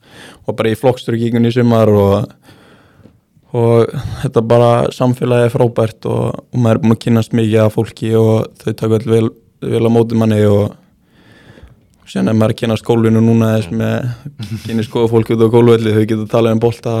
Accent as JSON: {"language": "Icelandic", "town": "Egilsstaðir", "region": "Eastern Region", "country": "Iceland", "said": "Ég er frá Mónakó fyrir austan"}